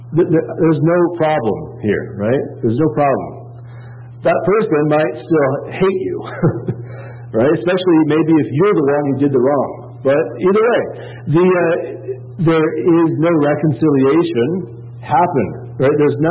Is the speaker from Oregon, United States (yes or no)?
yes; Oregon, United States; I'm a West Coaster. I'm from Oregon, right?